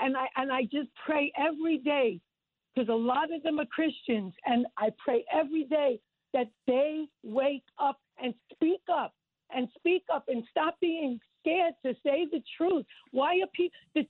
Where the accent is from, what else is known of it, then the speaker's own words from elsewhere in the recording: New York, United States; And I'm a New Yorker for most of my life, more than six decades.